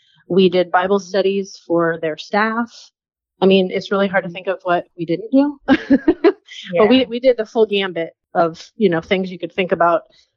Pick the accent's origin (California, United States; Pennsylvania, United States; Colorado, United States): California, United States; Yes, I'm from California.